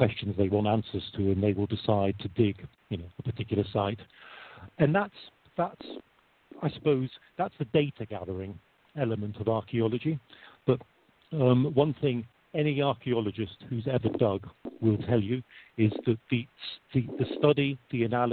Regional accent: Wimbledon, London, United Kingdom; I was born in Wimbledon in London. You can tell from my name that I come from a Polish background.

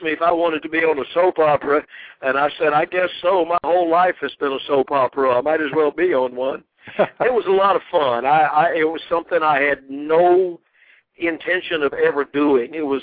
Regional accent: Atlanta, Georgia, United States; I had gone back to my hometown in Atlanta, Georgia, and run into a girl that I dated when I was in college

